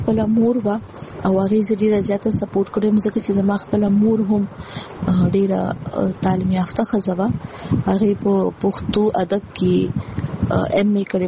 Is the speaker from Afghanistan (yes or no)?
no; Peshawar, Khyber Pakhtunkhwa, Pakistan; زما مور چې هغه د بنو ده او پلار مې چې هغه د لکی مروت دی. خو زما ټول تعلیم چې و نو هغه په پېښور کې شوی، نو تاسو ویلی شئ چې زه په پېښور کې لویه شوی.